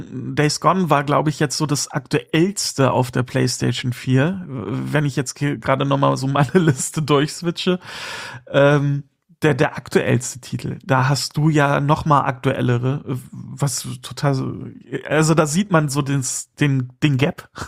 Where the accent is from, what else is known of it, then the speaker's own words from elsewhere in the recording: Germany; sag ich als Deutscher.